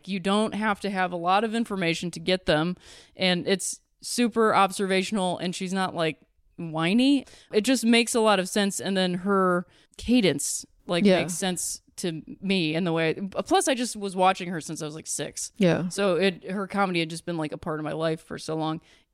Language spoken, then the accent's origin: English; Ohio, United States; Because I'm from Ohio, it's not the same.